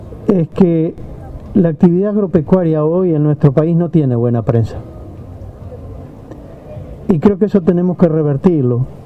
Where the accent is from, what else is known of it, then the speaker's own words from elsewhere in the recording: Uruguay; a veces yo creo que somos muy uruguayos, ¿verdad?